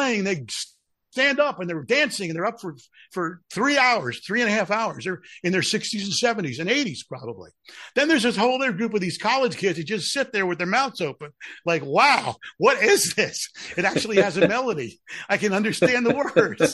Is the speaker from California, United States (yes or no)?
no; Pittsburgh, Pennsylvania, United States; You know, when I was growing up in Pittsburgh, I want to hear this